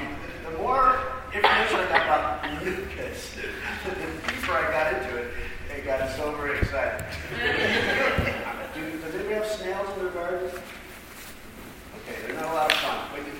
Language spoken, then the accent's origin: English; New Jersey, United States; I now live in Pennsylvania. I grew up in New Jersey.